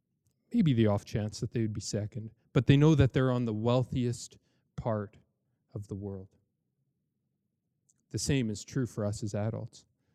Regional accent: Edmonton, Alberta, Canada; I'm from Edmonton, so I think that's why it's caught my eye.

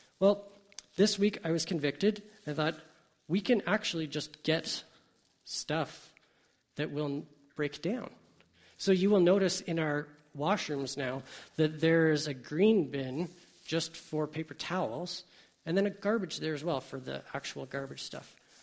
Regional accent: Hamilton, Ontario, Canada; I grew up in Hamilton. We got green bins in Hamilton 14 years ago

